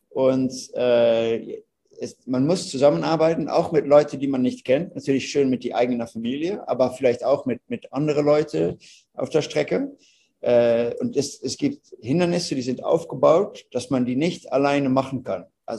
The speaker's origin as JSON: {"language": "German", "country": "Netherlands", "second_language": "German", "said": "ihr hört, ich bin ein Holländer. Ich rede wie ein Bundesliga-Fußballspieler aus Holland"}